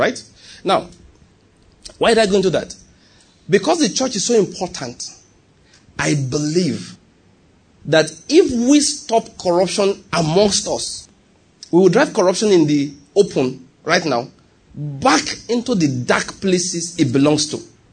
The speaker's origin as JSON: {"language": "English", "country": "Nigeria", "said": "I'm from Nigeria."}